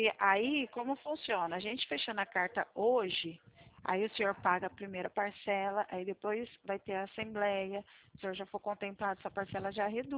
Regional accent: São Paulo, Brazil; Eu sou paulista, eu vim para São Paulo.

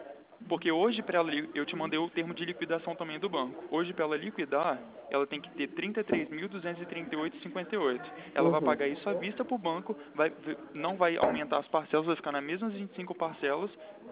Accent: Espírito Santo, Brazil; moved away; eu nem sou daqui, eu sou do Espírito Santo e tem 3 meses que eu estou no Rio de Janeiro

